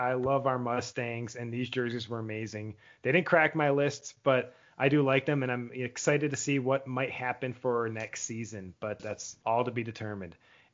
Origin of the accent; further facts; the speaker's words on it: Buffalo, New York, United States; I love this jersey, and it's not just because I'm from Buffalo.